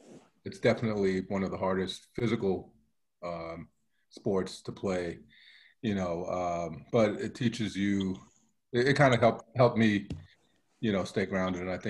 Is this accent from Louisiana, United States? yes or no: no; New York, United States; also born or lived in West Coast, United States; So my family is originally from Jamaica. I grew up in New York, Queens, and then Long Island until let's say elementary school. We moved out to the West Coast, went to high school out there